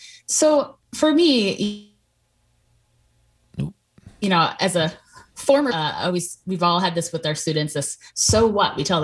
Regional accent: Minnesota, United States; I talk a little bit in the intro about, you know, my experience as growing up around the Twin Cities.

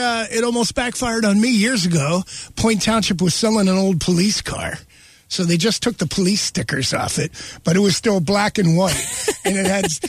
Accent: Ireland; I'm Irish. My Irish is up.

